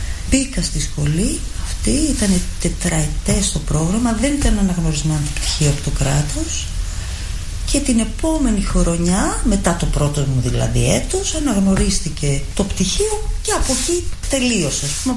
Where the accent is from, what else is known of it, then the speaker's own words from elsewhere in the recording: Petroupoli, Attica, Greece; also born or lived in Nea Filadelfeia; Και όταν μετακομίσαμε από τα Φιλαδέλφια και πήγαμε τους γονείς μου στην Πετρούπολη, ζήτησα από τους γονείς μου να με γράψουν μια σχολή ενόργανης γυμναστικής.